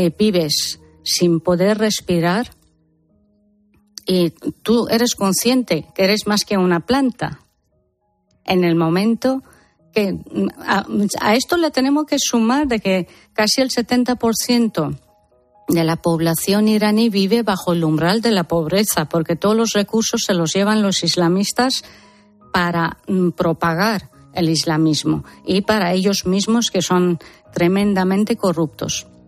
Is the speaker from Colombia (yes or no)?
no; Spain; llevo desde 2009 intentando concienciar a mi pueblo español de lo que está pasando aquí, perdón, está pasando allí